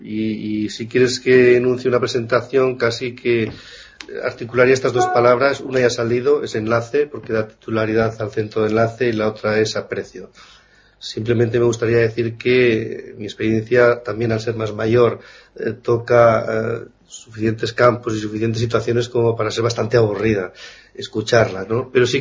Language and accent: Spanish; Zaragoza, Aragon, Spain; also born or lived in Logroño; now in Barcelona, Spain; No, yo soy riojano. Nacido en Logroño, malcriado en Zaragoza, un poco mezclado con el País Vasco.